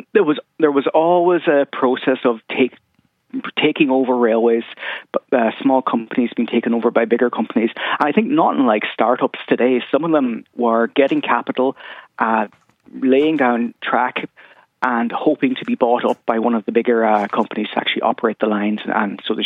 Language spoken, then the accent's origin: English; County Donegal, Ireland; accent: Donegal; you might hear my accent. I grew up in Donegal, where there's no railways today.